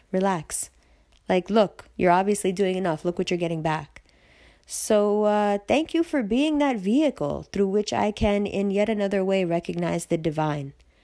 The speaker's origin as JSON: {"language": "English", "country": "Pakistan", "said": "I love Pakistan. I love being Pakistani."}